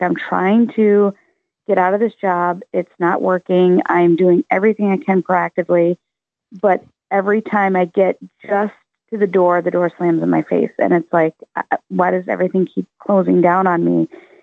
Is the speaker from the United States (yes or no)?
yes; Midwest, United States; We grew up in the Midwest.